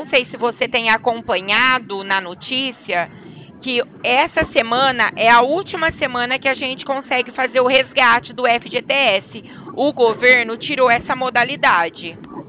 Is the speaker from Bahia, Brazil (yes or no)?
no; São Paulo, Brazil; Eu sou do interior de São Paulo